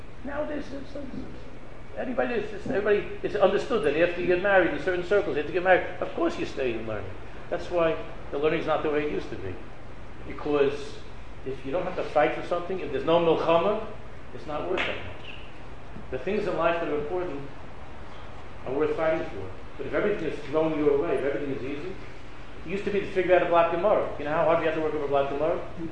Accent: Queens, New York, United States; when I was growing up in Queens, 50 years ago, in my neighborhood, where I lived, there were probably, I would say, 300 Orthodox families where I lived. It's a place called Hillcrest in Queens

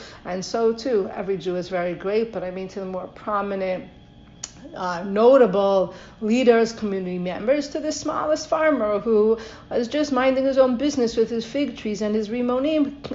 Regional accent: Lakewood, New Jersey, United States; I'm from Lakewood.

